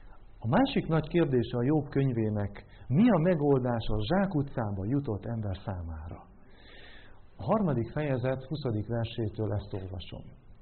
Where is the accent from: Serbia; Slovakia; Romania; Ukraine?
Romania; Transylvania; aki tejért ment a szomszéd faluba, Erdélyben, ahonnan származom